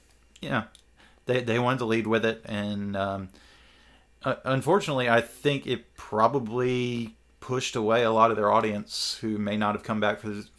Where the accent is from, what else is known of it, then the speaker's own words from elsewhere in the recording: Quebec, Canada; Say, I'm from Quebec, so I speak broken ass French.